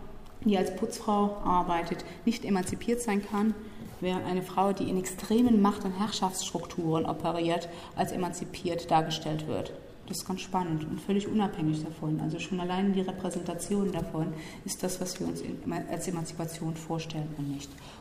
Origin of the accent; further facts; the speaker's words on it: Rhineland, Germany; accent: Rhenish; Ich habe so ein bisschen rheinischen Dialekt, das ist in Ordnung.